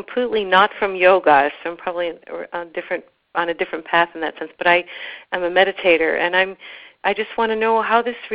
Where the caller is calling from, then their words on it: Netherlands; I'm calling from the Netherlands.